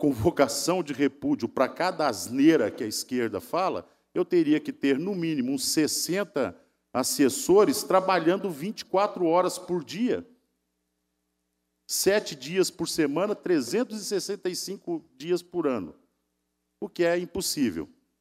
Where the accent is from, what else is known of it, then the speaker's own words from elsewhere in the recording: Santa Catarina, Brazil; somos nós, catarinenses, vocês que estão assistindo aqui